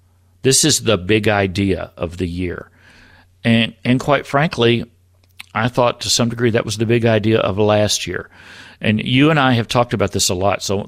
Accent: Texas, United States; I mean, growing up in Texas and my father being a Southern Baptist minister who was in those kinds of churches

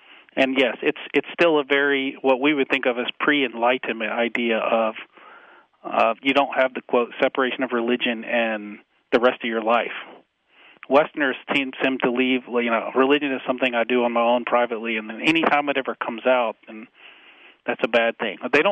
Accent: United States; I mean, I grew up in America

